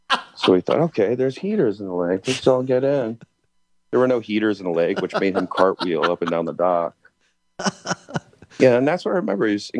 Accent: Princeton, New Jersey, United States; Yeah, I'm from Princeton, New Jersey, but I'm not that bright. I was just a townie.

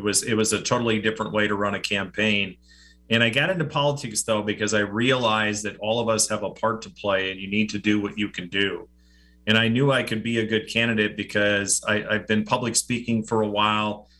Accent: Brown Deer, Wisconsin, United States; So, and I grew up in Brown Deer.

